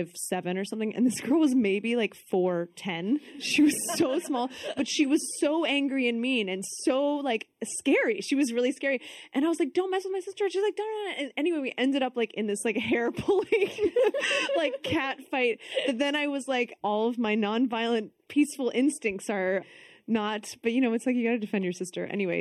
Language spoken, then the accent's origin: English; Texas, United States; I'm from Texas, so like American football is the, you know, you have to go every Friday. It's like the only place to be.